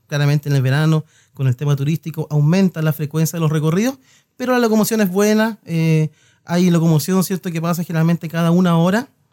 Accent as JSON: {"language": "Spanish", "town": "San Juan de la Costa", "region": "Los Lagos", "country": "Chile", "tie": "born or raised there", "said": "Yo soy originario de San Juan de la Costa. Mira. Yo digo que soy 100% costeño. Yo he vivido en diferentes localidades."}